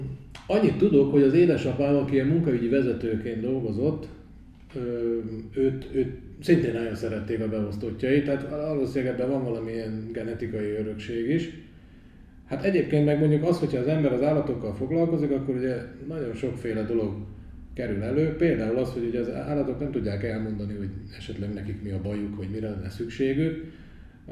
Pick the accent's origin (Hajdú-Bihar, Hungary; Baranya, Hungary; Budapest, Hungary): Hajdú-Bihar, Hungary; Debrecen; Hát én debreceni vagyok. Ha véletlenül nem lehetne hallani, akkor mondom, de szerintem lehet hallani.